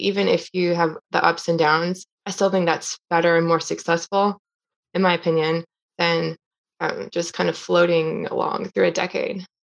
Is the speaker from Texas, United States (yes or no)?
yes; Texas, United States; he actually teaches here in my home state, Texas.